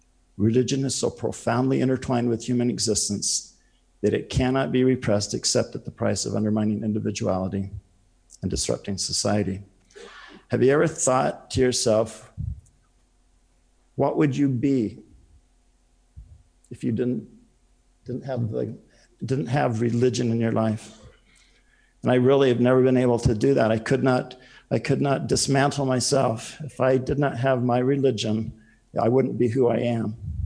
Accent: Prescott, Arizona, United States; I was raised in Prescott, Arizona. When I lived in Prescott and was in high school and junior high school, there was only about 20,000 people.

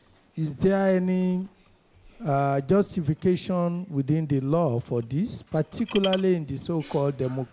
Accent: Nigeria; I'm from Nigeria.

